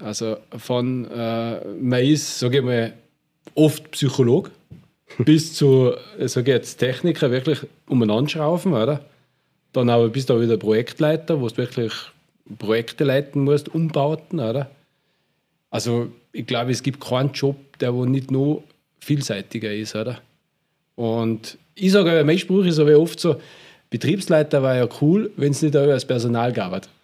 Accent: Austria

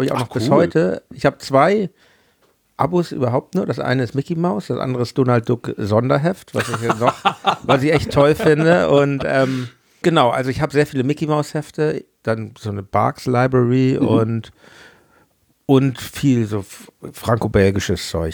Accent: Hamburg, Germany; Ich komme ja aus Hamburg

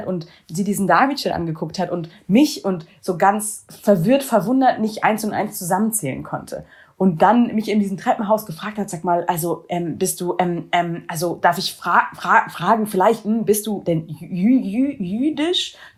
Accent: Germany; Bin selbst jüdisch, bin auch jüdisch sozialisiert und jüdisch aufgewachsen in Deutschland

